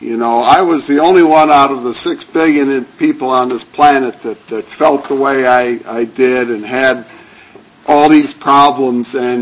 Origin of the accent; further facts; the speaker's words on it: Cleveland, Ohio, United States; born there; moved away; also born or lived in New York City / Albany / Buffalo; I was born in 1951 in Cleveland, Ohio. I'll let you do the math.